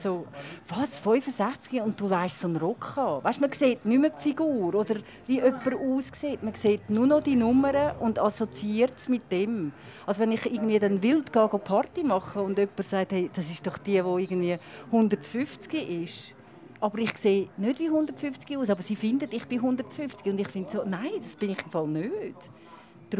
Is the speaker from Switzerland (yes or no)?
yes; Switzerland; Ich bin ja auch ein Cink, also ich bin aufgewachsen im Dorf als der einzige Italiener.